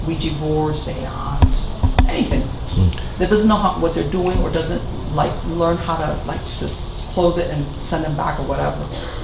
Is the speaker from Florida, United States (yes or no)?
yes; Miami, Florida, United States; I was born here in Miami, and I've grown up here in Miami.